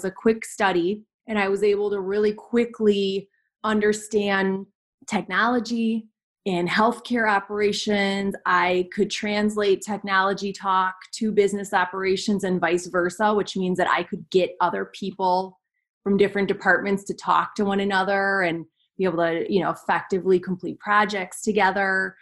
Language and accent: English; Kenosha, Wisconsin, United States; I'm from Wisconsin, by the way, Kenosha, Wisconsin. It's directly between Milwaukee and Chicago.